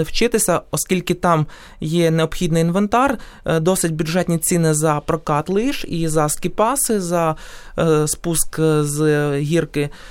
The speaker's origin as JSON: {"language": "Ukrainian", "region": "Kyiv", "country": "Ukraine", "tie": "born or raised there", "said": "От можу, наприклад, привести наше рідне місто Київ."}